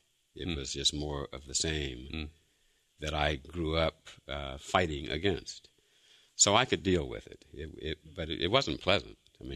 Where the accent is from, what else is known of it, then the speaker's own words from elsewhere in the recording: Mississippi, United States; Let me precede this with the fact that I was born in Mississippi. I'm well aware of segregation and racism, mm-hmm. and because that's what I grew up with.